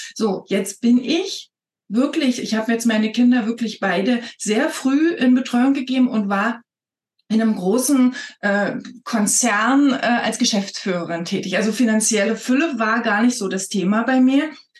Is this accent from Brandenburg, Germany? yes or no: yes; Brandenburg, Germany; Weil ich bin tatsächlich auch aus dem Osten, ja, ich komme aus dem Spreewald ursprünglich